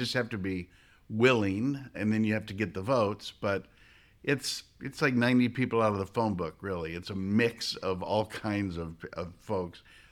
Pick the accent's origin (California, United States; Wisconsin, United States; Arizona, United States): Arizona, United States; also born or lived in Mesa; Yeah, I'm from Arizona. I was born in Mesa. I was raised on a farm in Pinal County.